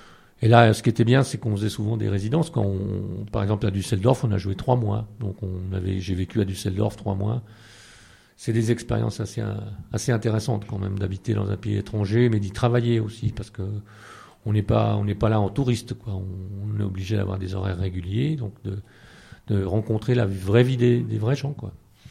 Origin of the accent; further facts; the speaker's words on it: Bourgogne-Franche-Comté, France; j'ai joué beaucoup dans mon bled, quoi, en Bourgogne.